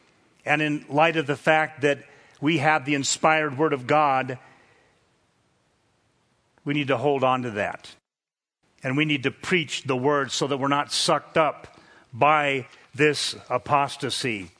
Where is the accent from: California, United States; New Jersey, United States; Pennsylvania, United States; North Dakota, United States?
California, United States; I remember after living here for a few years and I came from Southern California, and then we made a trip over to Sacramento